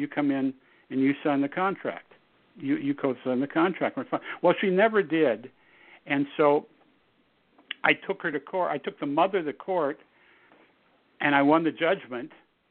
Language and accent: English; Seattle, Washington, United States; moved away as an adult; I'm from Seattle, University of Washington. Right after college, I got my car, drove down to Los Angeles.